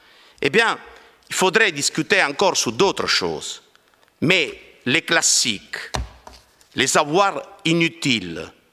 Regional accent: Calabria, Italy; born there; Moi, je suis né en Calabre, dans la Grande Grèce. Eh bien, moi, j'ai dans mon sang la culture grecque, latine, arabe, espagnole, française, normande.

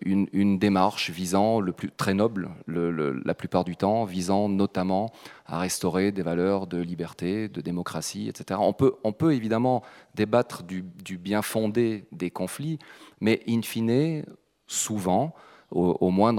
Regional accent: France; Je suis français et je travaille à l'ambassade de France en tant qu'attaché de défense.

